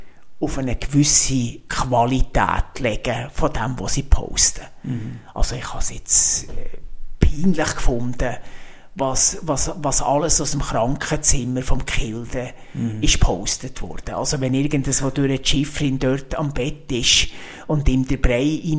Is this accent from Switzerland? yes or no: yes; St. Stephan, Bern, Switzerland; Und eben in dem St. Stephan, wo ich aufgewachsen bin